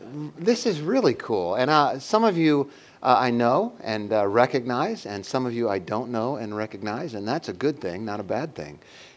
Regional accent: Ohio, United States; Okay, we came from Ohio, Midwest, tons of people who grew up in a Catholic environment

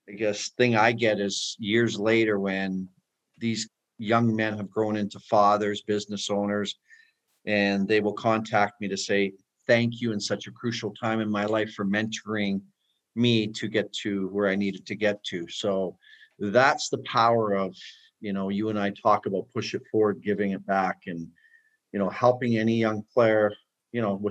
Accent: Edmonton, Alberta, Canada; Well, being my idol, you know, growing up in Edmonton and him winning four cups there

